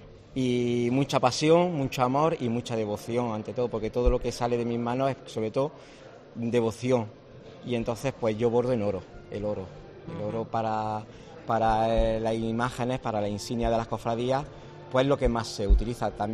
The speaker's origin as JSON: {"language": "Spanish", "town": "Guadix", "region": "Andalusia", "country": "Spain", "said": "de allí, de donde yo soy, de Guadix."}